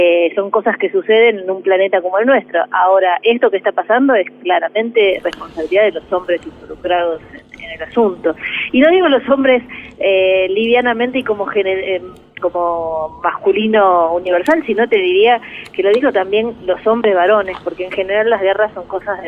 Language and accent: Spanish; Argentina; yo soy argentina y defiendo mi país y hablo bien de mi país